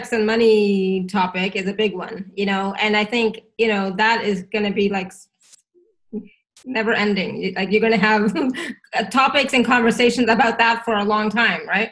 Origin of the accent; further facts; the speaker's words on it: India; You know, I come from India.